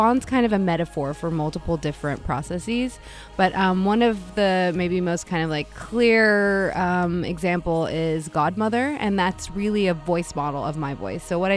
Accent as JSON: {"language": "English", "region": "Appalachia", "country": "United States", "tie": "born or raised there", "said": "I mean, I grew up in the mountains. I'm from Appalachia."}